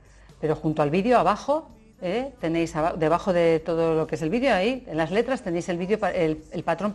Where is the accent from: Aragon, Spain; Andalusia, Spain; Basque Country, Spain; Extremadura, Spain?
Basque Country, Spain; San Sebastián; de San Sebastián